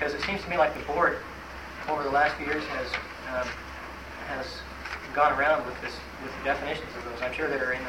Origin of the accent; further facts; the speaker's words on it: Juneau, Alaska, United States; I'm a dentist from Juneau, representing the Alaska Dental Society.